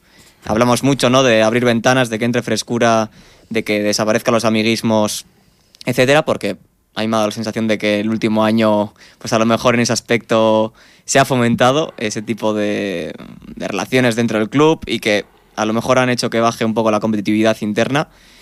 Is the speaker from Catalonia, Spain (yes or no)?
no; Bilbao, Basque Country, Spain; somos de Bilbao y nos gusta mucho aspirar a los mejores entrenadores